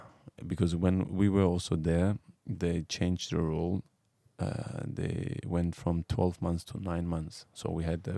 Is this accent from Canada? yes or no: no; Turkey; But I was in my hometown in Turkey. So I had like my auntie, she was there, she cooked for me.